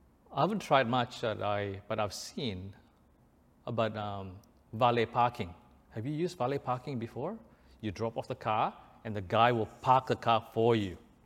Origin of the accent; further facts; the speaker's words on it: Indonesia; moved away; I remembered one Australian dollars was around 1,500 rupiah. I came from Indonesia, so it was 1,500 rupiah.